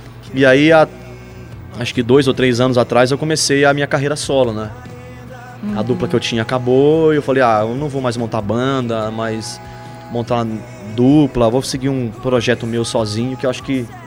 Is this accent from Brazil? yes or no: yes; São João do Ivaí, Paraná, Brazil; no interior do Paraná, né, que é de onde eu nasci. Eu nasci na região ali de São João do Ivaí, ali na região perto de Jandaia, Maringá ali.